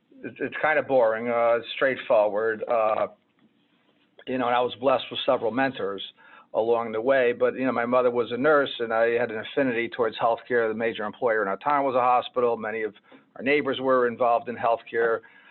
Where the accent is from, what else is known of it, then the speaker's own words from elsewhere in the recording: Connecticut, United States; now in New Jersey, United States; I knew nothing about New Jersey. I'm from Connecticut. My wife's from Massachusetts. But I got the job in New Jersey and took a risk and it paid off in spades for me because I'm still in New Jersey 28 years later.